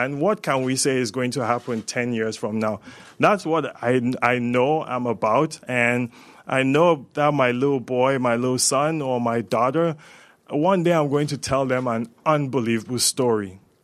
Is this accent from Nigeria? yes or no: yes; Zaria, Kaduna State, Nigeria; I'm from Zaria in northern Nigeria, and I find myself here.